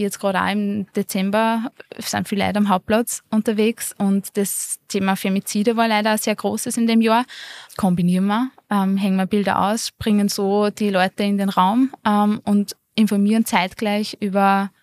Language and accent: German; Schwertberg, Upper Austria, Austria; Ich kann gleich mal sagen, ich bin aus Schwertberg.